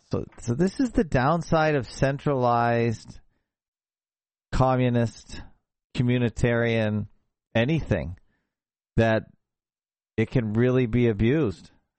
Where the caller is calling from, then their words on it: Toronto, Ontario, Canada; I'm checking in from Toronto, Ontario, Canada.